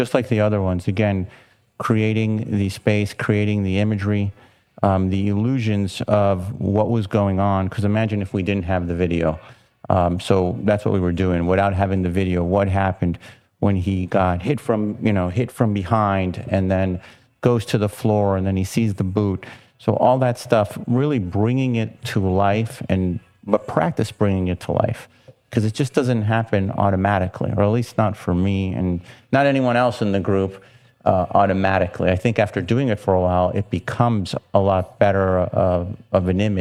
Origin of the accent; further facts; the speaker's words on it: Miami, Florida, United States; I know I'm from Miami, so we have that humidity issue, especially in the summer.